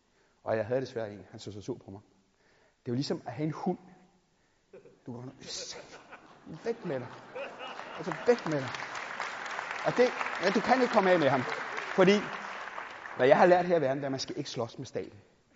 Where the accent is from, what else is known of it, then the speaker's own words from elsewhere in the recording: Capital Region of Denmark, Denmark; Vi er født og opvokset på Vestegnen